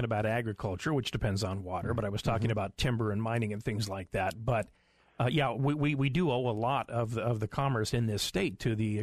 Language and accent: English; Twin Falls, Idaho, United States; I mean, I grew up in the Magic Valley in Twin Falls